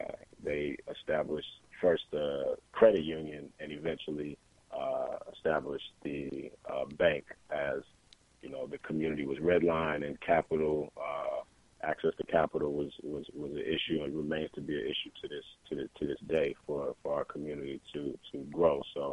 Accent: Seattle, Washington, United States; So I'm born and raised in Seattle

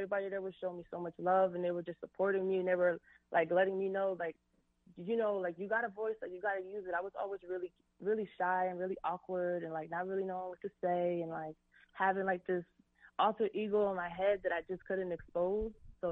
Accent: Allentown, Pennsylvania, United States; Well, I've been singing since I was a kid. I grew up in Allentown.

